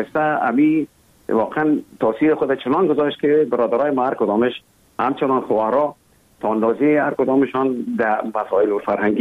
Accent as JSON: {"language": "Persian", "region": "Kabul", "country": "Afghanistan", "tie": "born there"}